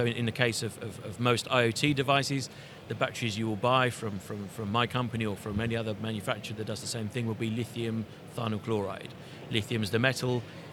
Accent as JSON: {"language": "English", "region": "England", "country": "United Kingdom", "said": "Well, I'm an Englishman"}